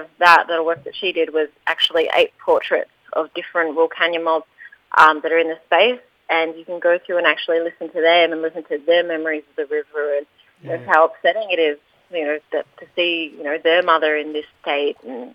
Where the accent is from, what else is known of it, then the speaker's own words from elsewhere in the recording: Tweed Heads, New South Wales, Australia; I'm from Tweed Heads, so it's my Minjibul, and then I'm also Nyi Vanuatu, so I'm very firmly salt water.